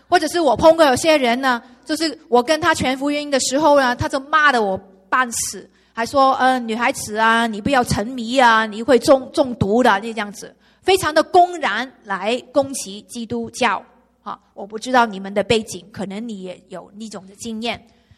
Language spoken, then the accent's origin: Chinese; China; 我觉得他不是我们中国人所谓的谦虚